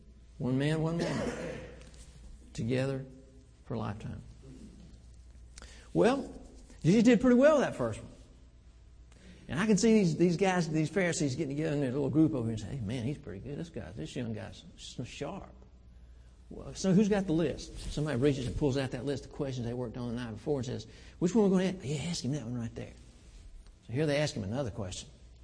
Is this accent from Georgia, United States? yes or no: yes; Augusta, Georgia, United States; Well, I grew up in Augusta.